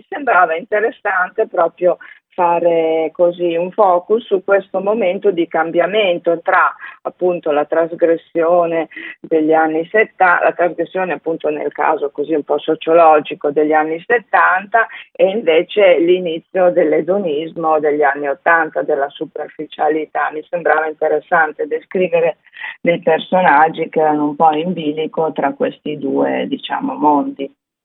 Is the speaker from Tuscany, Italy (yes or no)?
no; Imola, Emilia-Romagna, Italy; io non sono nata a Imola, ma sono cresciuta lì e sono rimasta lì fino alla fine dell'università, ho fatto l'università a Bologna, poi sono andata via